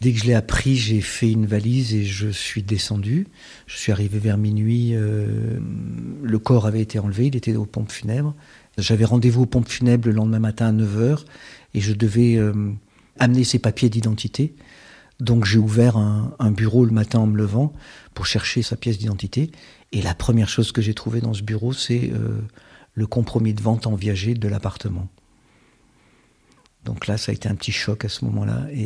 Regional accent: Auvergne-Rhône-Alpes, France; now in Montreuil, France; J'habite à Montreuil et je suis originaire de l'Ardèche. Je suis vraiment 100% ardéchois. Mes deux parents étaient ardéchois, mes quatre grands-parents, mes huit arrière-grands-parents. Voilà, je suis un ardéchois pur cru, d'une famille très modeste.

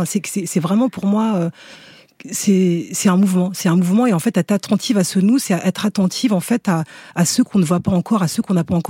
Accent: Aulnay-sous-Bois, Île-de-France, France; Moi, j'ai grandi à Aulnay-sous-Bois, dans une cité du 93, où j'étais pas forcément consciente qu'il y avait un autre monde.

